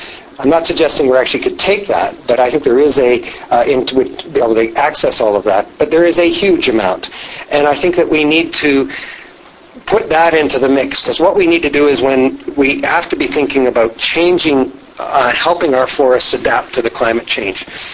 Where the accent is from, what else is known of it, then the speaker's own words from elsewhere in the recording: Canada; And I have very same concerns as a Canadian about the nature of those negotiations